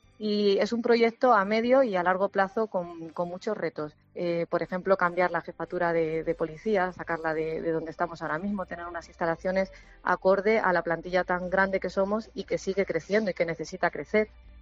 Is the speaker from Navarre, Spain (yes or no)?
no; Talavera de la Reina, Castilla-La Mancha, Spain; also born or lived in Cáceres; Nací en Cáceres por circunstancias familiares del trabajo de mi padre, y mi familia paterna es de Cáceres, pero yo llevo en Talavera viviendo desde los 7 años. Entonces yo me considero de Talavera. Aquí he estudiado, aquí he formado mi familia, aquí vivo y trabajo. Sí, soy de Talavera.